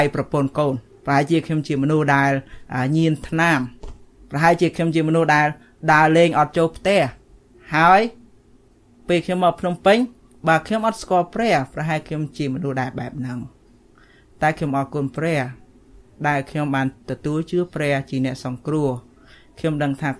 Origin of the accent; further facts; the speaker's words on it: Mekong Delta, Vietnam; now in Phnom Penh, Cambodia; ស្រុកកំណើតរបស់ខ្ញុំនៅកម្មជាក្រោមនេះនៅដាច់ស្រយាល